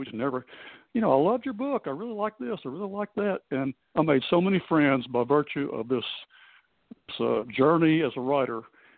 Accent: Frankfort, United States; I grew up in Frankfort, went to Hollywood to become a screenwriter, came back to Frankfort.

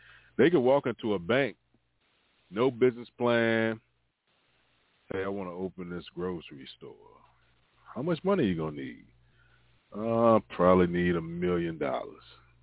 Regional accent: the South, United States; I grew up in the South. I live in the North now

